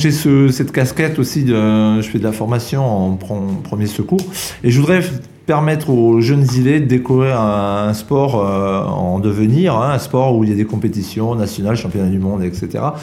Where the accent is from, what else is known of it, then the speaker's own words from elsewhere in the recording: Auvergne-Rhône-Alpes, France; born there; also born or lived in Toulouse, France; Je viens de Toulouse, où j'y ai travaillé pendant 24 ans. Mais je ne suis pas originaire de Toulouse, je suis né en Auvergne.